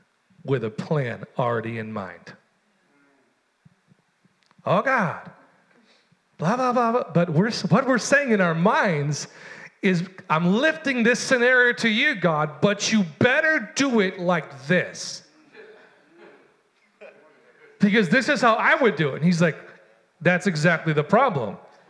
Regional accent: United States; Because it's inflicting on my freedom as an American.

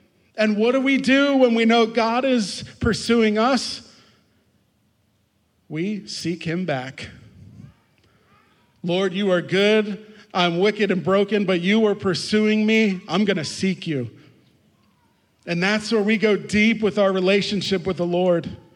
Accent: Pennsylvania, United States; I'm born and raised in Lancaster County. One thing I know about Lancastrians is we love coupons.

